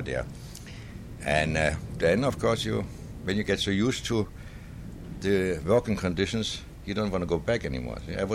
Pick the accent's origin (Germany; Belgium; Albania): Germany; English is a second language; moved away as an adult; now in United States; I'm from Germany.